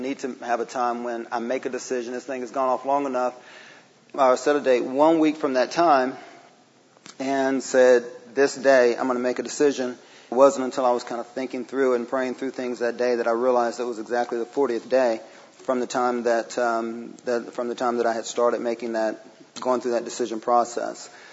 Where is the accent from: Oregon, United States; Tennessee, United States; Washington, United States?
Tennessee, United States; Murfreesboro; I was born and raised in Murfreesboro, lived in Tennessee all my life, 41. 37 of those years have been right in Murfreesboro, Tennessee.